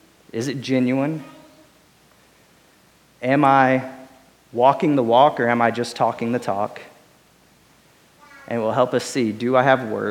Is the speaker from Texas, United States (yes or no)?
no; Illinois, United States; I grew up in Illinois, and so my mom and dad will send me messages and stuff about things that are going on back home occasionally.